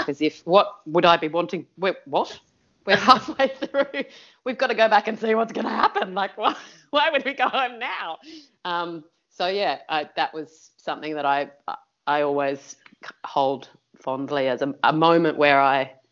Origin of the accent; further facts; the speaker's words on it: Sydney, New South Wales, Australia; I'm from Sydney. That's okay. Boring, isn't it?